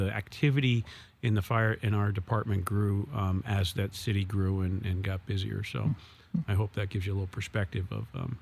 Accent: Williamsville, Vermont, United States; I grew up in Williamsville, Vermont. I think the population had to have been about 2,500. It's a kind of a suburb of Newfane, Vermont

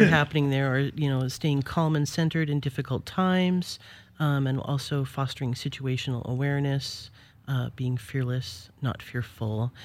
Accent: Billings, Montana, United States; there was a movement that started in my hometown of Billings, Montana, called Not in Our Town.

